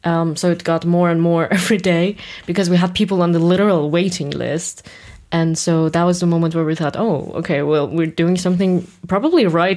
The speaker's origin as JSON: {"language": "English", "country": "Iran", "tie": "born or raised there", "second_language": "English", "moved": "yes", "lives_now": "Halle, Germany", "said": "I live in Halle, right? And I used to, like, I'm from Iran, and I used to do theater back in Iran as a child growing up."}